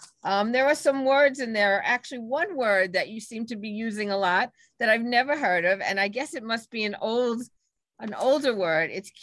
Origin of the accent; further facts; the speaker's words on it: Long Island, New York, United States; I'm from Long Island, so well, I don't know all the towns up there.